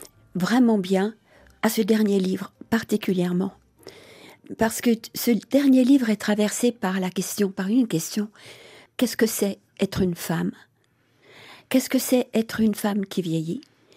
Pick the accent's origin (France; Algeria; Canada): France; Colmar, Grand Est; born there; Je suis née dans cette région, mais dans une ville. Je suis née à Colmar.